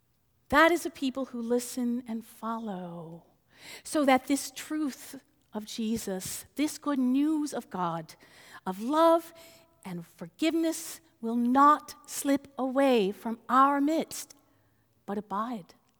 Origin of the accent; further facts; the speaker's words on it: Texas, United States; also born or lived in Mexico; I grew up in Texas and Mexico, and I learned two very different sides of that little history.